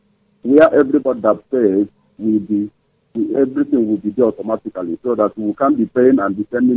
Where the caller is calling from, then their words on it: Germany; I'm calling from Germany.